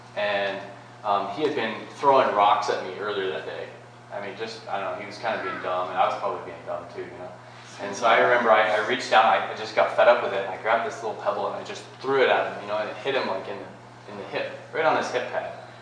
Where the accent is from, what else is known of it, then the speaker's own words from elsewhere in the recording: Hobson, Montana, United States; Growing up in Hobson, like I've told you before, grew up and graduated from Hobson High School, down there by Lewistown.